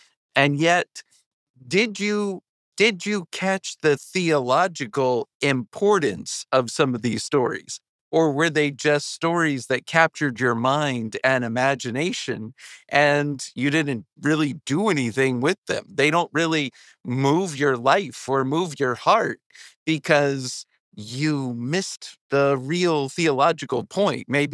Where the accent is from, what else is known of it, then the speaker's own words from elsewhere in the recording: Virginia, United States; Okay, I grew up in Virginia. I grew up in a Baptist Sunday school class. And all my life, my parents brought me to church.